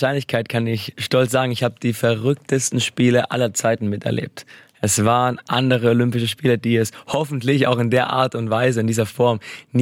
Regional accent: Moosburg, Bavaria, Germany; Gerade in meiner Heimatstadt Moosberg, in meiner alten Grundschule.

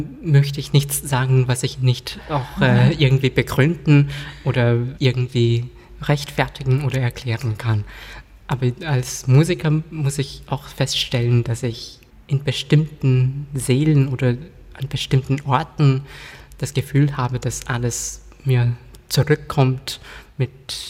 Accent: England, United Kingdom; German is a second language; now in France; dass ich einen englischen Pass besitze und mich sozusagen als Engländer bezeichnen würde und dass ich in Frankreich lebe seit ungefähr 10 Jahren.

